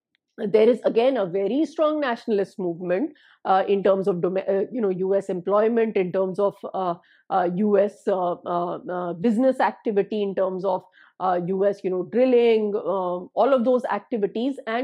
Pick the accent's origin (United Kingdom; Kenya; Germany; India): India; we grew up in India